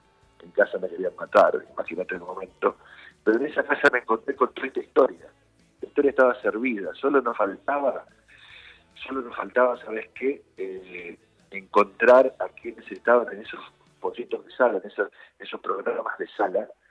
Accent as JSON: {"language": "Spanish", "town": "Rosario", "region": "Santa Fe", "country": "Argentina", "lives_now": "Buenos Aires, Argentina", "said": "yo soy de Rosario, lo digo todo el tiempo que puedo, vivo hace muchos años en Buenos Aires, no me olvido del lugar donde nací, así está buena parte de mi familia."}